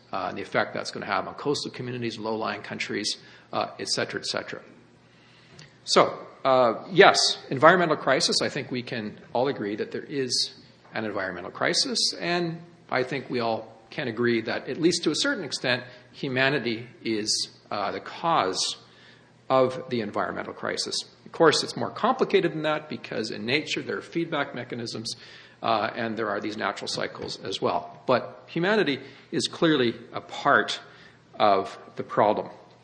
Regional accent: British Columbia, Canada; I well remember seeing this commercial on television when I grew up on the Sanish Peninsula.

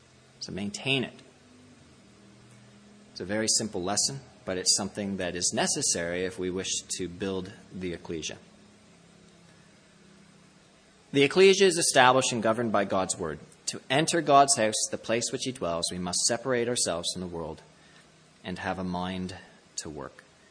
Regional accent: Ontario, Canada; I don't know about BC, because I grew up in Ontario

